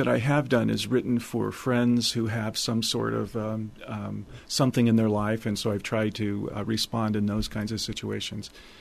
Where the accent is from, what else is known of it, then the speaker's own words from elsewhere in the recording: Illinois, United States; I have one, another one that I wrote about Illinois, and it's called … I grew up in Illinois.